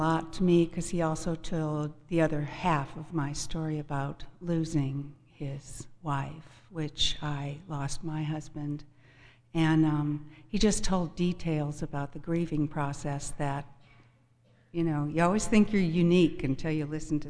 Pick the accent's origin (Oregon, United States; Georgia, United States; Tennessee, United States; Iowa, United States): Iowa, United States; born there; also born or lived in Boston; I was born in Iowa, and I went to school in Boston, where I met my husband.